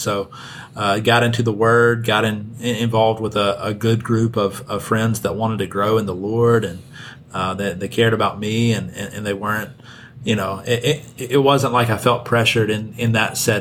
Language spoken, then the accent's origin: English; Senatobia, Mississippi, United States; So I grew up in Senatobia, Mississippi, up in North Mississippi. Spent 20 years of my life there.